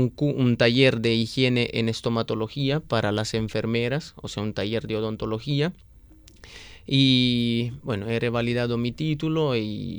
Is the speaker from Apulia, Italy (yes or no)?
yes; Apulia, Italy; Spanish is a second language; Yo soy de Italia, yo soy de Puglia, que es una región del sur, donde realmente hay un montón de olivos